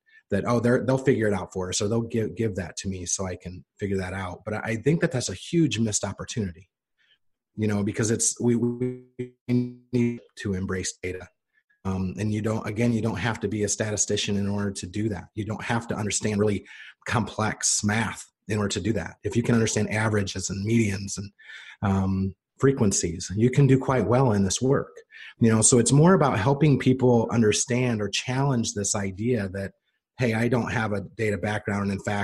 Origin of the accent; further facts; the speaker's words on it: Indiana, United States; I did. Yeah. Born and raised in Indiana.